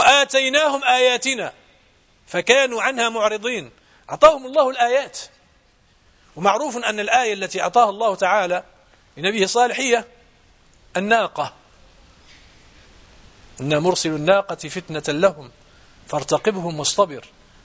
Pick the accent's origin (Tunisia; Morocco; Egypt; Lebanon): Morocco; احنا عندنا في المغرب يسمى البناء